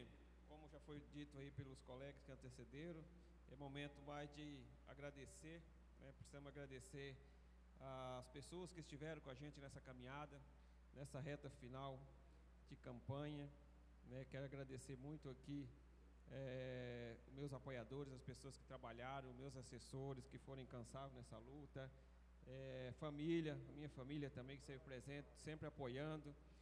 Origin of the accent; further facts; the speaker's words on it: Naviraí, Mato Grosso do Sul, Brazil; porque eu sou de Naviraí, aqui não pretendo sair dessa cidade